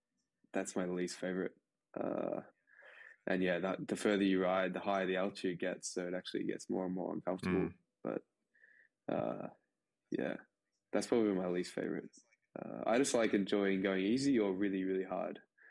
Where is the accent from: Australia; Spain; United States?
Australia; But also, like, as an Australian, we have our nationals course.